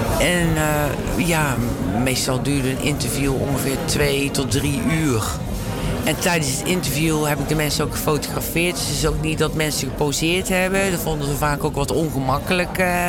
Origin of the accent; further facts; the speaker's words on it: Vlijmen, North Brabant, Netherlands; ik kom uit Brabant, zoals jullie horen, uit Zetterenbosch. Vlijmen om precies te zijn.